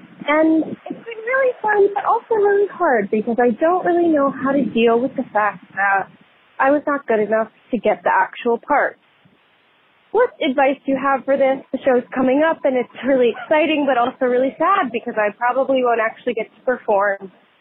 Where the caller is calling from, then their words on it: Boston, Massachusetts, United States; calling from Boston.